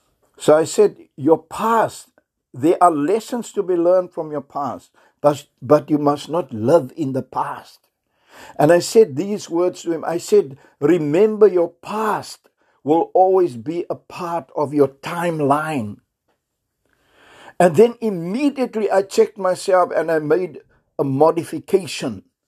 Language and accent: English; South Africa; first language Afrikaans; English is a second language; My language is Afrikaans. I'm not English speaking by birth. My native language is not English.